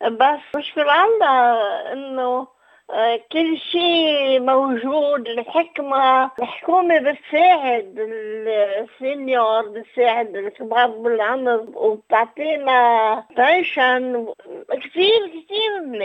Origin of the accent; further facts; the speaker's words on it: Lebanon; also born or lived in France; now in Australia; نحن لبنانية مهاجرين دايما